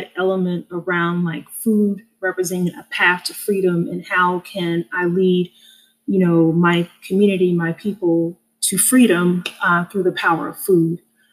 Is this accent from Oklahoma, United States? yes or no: yes; Oklahoma, United States; early on as a kid growing up in Oklahoma